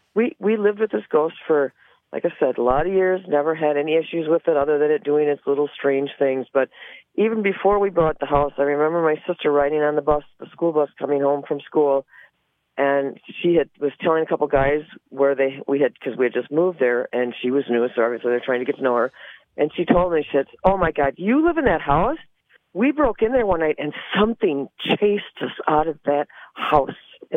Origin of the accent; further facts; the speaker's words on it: Antigo, Wisconsin, United States; I was born and raised in Antigo.